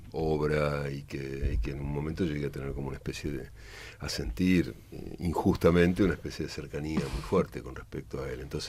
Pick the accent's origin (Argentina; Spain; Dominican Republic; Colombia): Argentina; Buenos Aires; Yo soy de Buenos Aires, de la capital, que es una ciudad que da mucho la espalda a las provincias argentinas